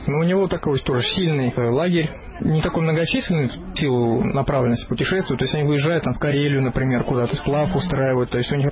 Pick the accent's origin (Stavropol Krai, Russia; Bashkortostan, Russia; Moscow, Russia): Bashkortostan, Russia; Ufa; я вообще из Уфы, то есть там город большой. Большой мегаполисов, да